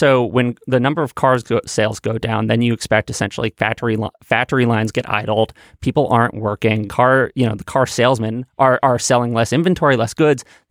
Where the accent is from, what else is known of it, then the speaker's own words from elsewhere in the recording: New York City, New York, United States; Even I grew up in Manhattan. I failed my driver's test three times.